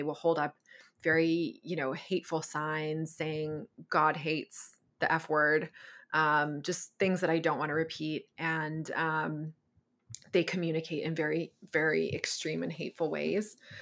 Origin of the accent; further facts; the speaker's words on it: East Coast, United States; So I grew up in the East Coast of the U.S.